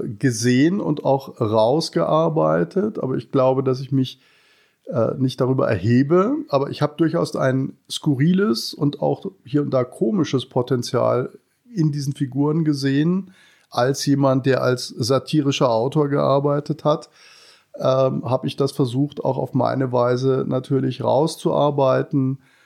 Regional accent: Germany; moved away as an adult; ich bin damals von da, wo ich aufgewachsen bin, das war ein kleiner Ort an der Schweizer Grenze, nach München gegangen, nach meinem Abitur

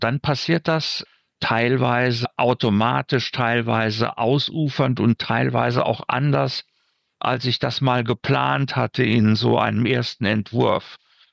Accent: Rhineland-Palatinate, Germany; Und es ist eine Rückschau auf mein Dorf tatsächlich, in der Pfalz, wo ich groß geworden bin.

